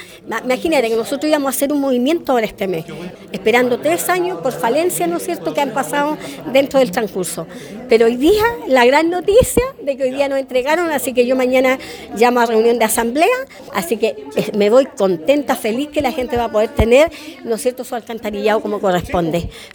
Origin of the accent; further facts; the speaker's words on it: Chile; y somos seres humanos y somos un chileno más.